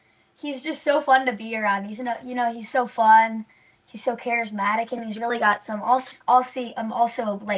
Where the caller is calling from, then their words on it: Nashville, Tennessee, United States; I'm joining you from Nashville, Tennessee.